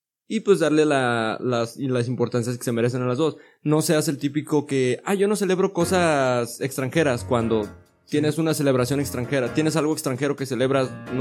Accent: Mexico; como mexicano sí te hace sentir así muy padre

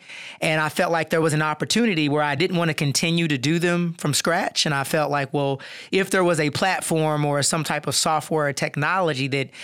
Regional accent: Louisville, Kentucky, United States; I'm from Louisville, Kentucky

